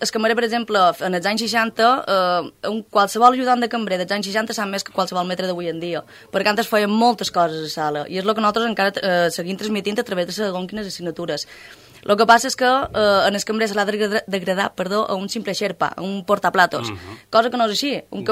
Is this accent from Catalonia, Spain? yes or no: no; Balearic Islands, Spain; now in Formentera, Spain; jo per exemple som de Mallorca, el meu company també és de Mallorca, i vam arribar a Formentera